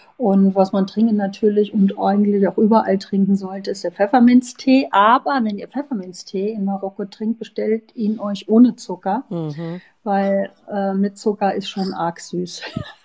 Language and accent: German; Germany; Engländer, Franzosen, Belgier, Holländer und natürlich wir als Deutsche.